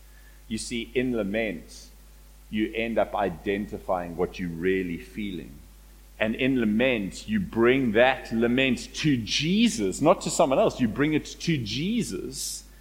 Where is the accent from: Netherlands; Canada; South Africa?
South Africa; because we're all from South Africa